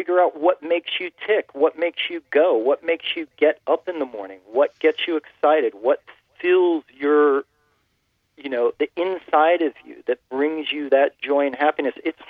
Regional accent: Columbus, Ohio, United States; I grew up in Columbus, Ohio, or anything anyone around me was doing.

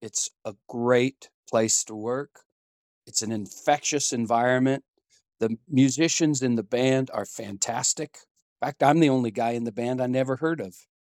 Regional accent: Farmington, New Mexico, United States; now in Durango, United States; I grew up in Farmington, New Mexico, and I've been living in Durango since 1989.

